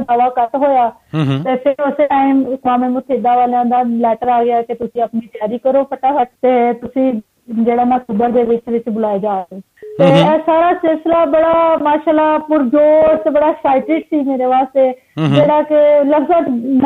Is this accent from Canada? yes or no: no; Lahore, Punjab, Pakistan; ਅਸੀਂ ਪ੍ਰੋਪਰ ਲਾਹੌਰ ਦੇ ਰਹਿਣ ਵਾਲੇ ਹਾਂ, ਸ਼ੁਰੂ ਤੋਂ ਲੈ ਕੇ ਇੱਥੋਂ ਦੀ ਹੀ ਮੇਰੀ ਜੰਪਲ ਹੈ, ਇੱਥੋਂ ਦੀ ਹੀ ਤਾਲੀਮ ਹੈ, ਇੱਥੇ ਹੀ ਮੈਂ ਨੌਕਰੀ ਕੀਤੀ, ਅੱਲਾਹ ਤਾਲਾ ਨੇ ਇੱਥੇ ਹੀ ਮੇਰੀ ਸ਼ਾਦੀ ਹੋਈ, ਸਾਰੀ ਜ਼ਿੰਦਗੀ ਇੱਥੇ ਲਾਹੌਰ ਹੀ ਲੰਘ ਗਈ ਹੈ।